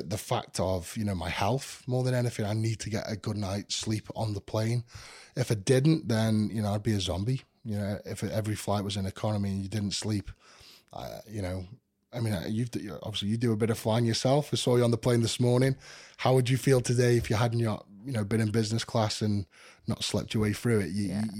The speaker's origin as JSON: {"language": "English", "country": "United Kingdom", "tie": "born or raised there", "said": "I mean, I've still got base is still in the UK. You know, I still live in my hometown. My family's still there."}